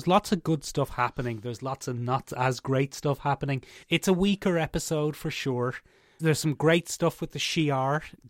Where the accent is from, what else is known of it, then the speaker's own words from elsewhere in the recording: Ireland; I'm Irish. And I have such a strong anti-imperialism leaning.